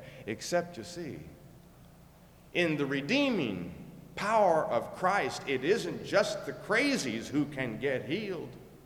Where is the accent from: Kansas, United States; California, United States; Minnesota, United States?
Kansas, United States; I mean, I was raised in South Central Kansas.